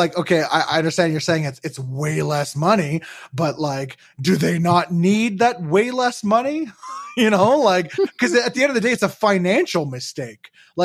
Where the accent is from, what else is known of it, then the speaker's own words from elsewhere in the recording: Canada; I'm not going to take anything away from Wayne Gretzky as a Canadian.